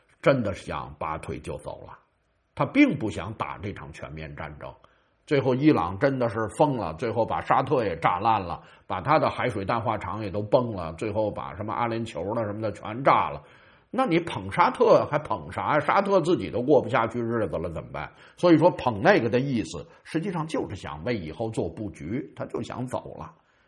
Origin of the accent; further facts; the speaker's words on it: Beijing, China; 我们北京话讲抽押去